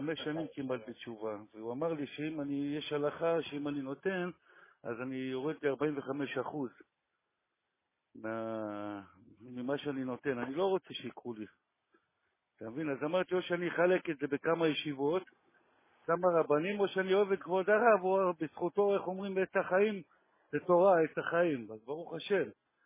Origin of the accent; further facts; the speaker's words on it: Ramla, Central District, Israel; אני מרמלה.